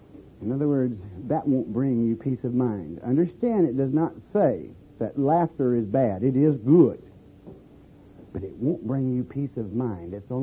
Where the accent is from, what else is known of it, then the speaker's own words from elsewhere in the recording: Warwick, Oklahoma, United States; I was born and raised over in Warwick, Oklahoma, sometimes if we had back in the Depression